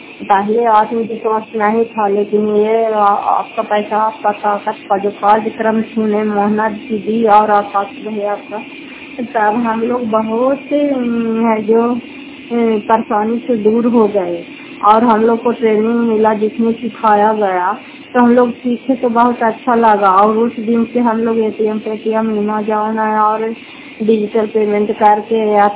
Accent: Fatehpur, Bihar, India; घर फतेहपुर पंचायत मकौटा जिला नालंदा खराटा साहब ब्लॉक की निवासी हूँ

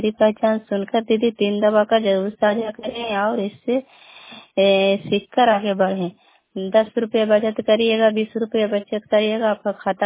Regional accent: Kalyanpur, Bihar, India; घर कल्याणपुर वाली बिरछी पंचायत प्रखंड चंडी जिला नालंदा का निवासी हूँ।

